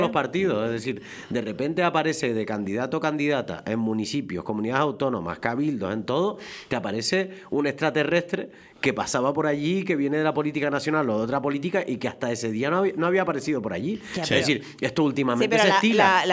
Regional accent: Aragon, Spain; El primero que como aragonés diría, oiga, hable de mi tierra.

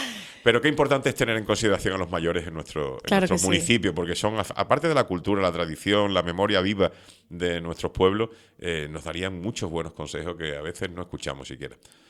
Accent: Seville, Andalusia, Spain; Yo soy de Triana. Triana, no, Triana. No de Las Palmas, sino Triana, sí. la original, la del río Guadalquivir.

